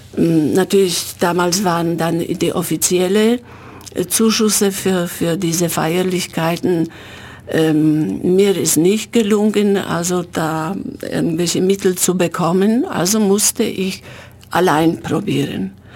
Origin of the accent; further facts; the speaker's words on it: Poland; German is a second language; now in Germany; ich bin aus Polen gekommen und die ersten paar Jahre habe ich aus Sozialhilfe gelebt.